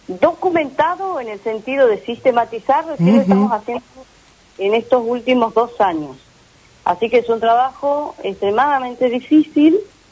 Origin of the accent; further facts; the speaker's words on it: Comodoro Rivadavia, Chubut, Argentina; Por lo que nos pasa como comodorenses, como argentinos